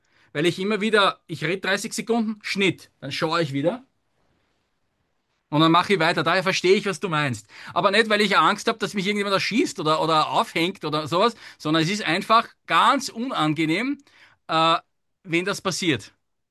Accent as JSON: {"language": "German", "region": "Lower Austria", "country": "Austria", "said": "eine Nacht mit den Kursteilnehmern in den Tiroler Bergen als Niederösterreicher schwarz gekämpft"}